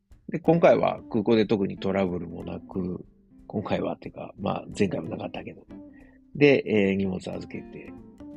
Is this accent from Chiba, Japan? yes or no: no; Osaka, Japan; 自分の実家であるですね、高麗川あずま家、はい、親父とおかんがやってる、大阪高麗川いうところでね、やってる